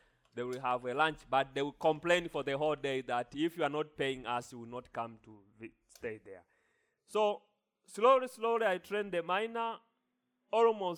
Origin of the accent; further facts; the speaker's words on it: Tanzania; now in Nigeria; So, and imagine I'm coming from Tanzania. Of course, I'm from Africa.